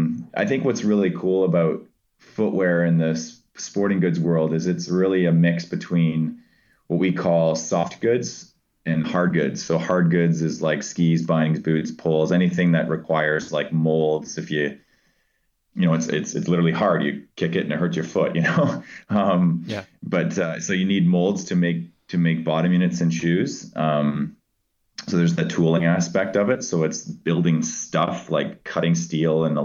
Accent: Ontario, Canada; as a Canadian growing up in Southern Ontario

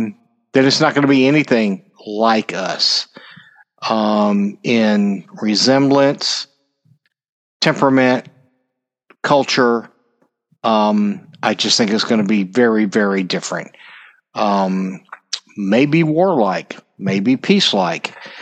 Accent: United States; One of the most disappointing things for me as an American and as a follower and fan of NASA is that we didn't go back to the moon.

